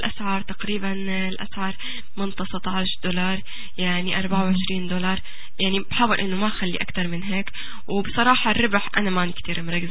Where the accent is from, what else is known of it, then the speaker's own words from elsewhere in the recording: Syria; also born or lived in Saudi Arabia; now in Canada; وبعدين يعني تركت لما طلعت سافرت من سوريا تركت، وبعدين عشت بالسعودية 3 سنين بدون عزف